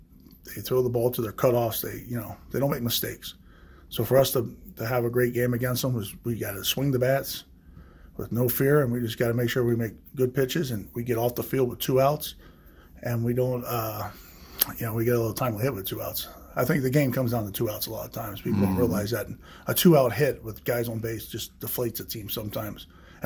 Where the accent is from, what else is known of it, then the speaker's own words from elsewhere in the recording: Lewisburg, Pennsylvania, United States; I think it's that small field like where I grew up back in Lewisburg with Bucknell University around.